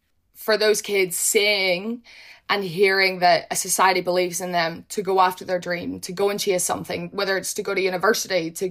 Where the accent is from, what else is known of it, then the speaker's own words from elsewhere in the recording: Ireland; I'm ginger and I'm Irish.